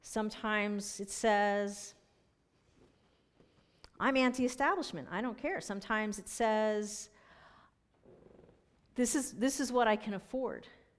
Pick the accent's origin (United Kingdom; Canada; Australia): Canada; now in United States; I'm from Canada. And on the other hand, you know what? I'm an American